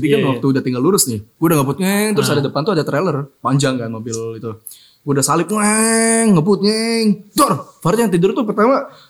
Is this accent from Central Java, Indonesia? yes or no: no; West Java, Indonesia; Sedangkan sisanya tuh kayak … Kita dari Jawa Barat.